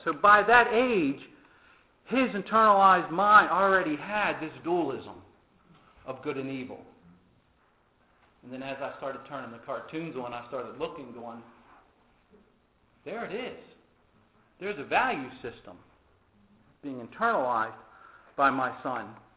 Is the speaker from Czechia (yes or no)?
no; Baltimore, Maryland, United States; Where I grew up in Baltimore, I think we had like four channels.